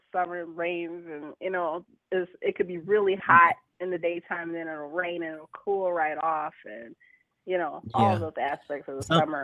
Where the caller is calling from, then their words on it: Hamtramck, Michigan, United States; And I'm calling from Hamtramck, Michigan, which is just outside of Detroit.